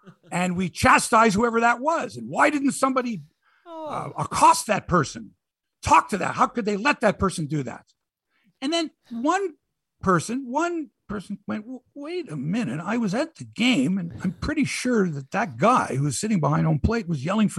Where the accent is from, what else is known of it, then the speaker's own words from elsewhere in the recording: Canada; I'm Canadian and I'm proud of it.